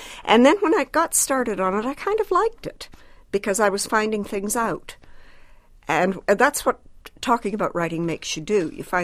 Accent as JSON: {"language": "English", "country": "Canada", "said": "I'm a Canadian woman writing"}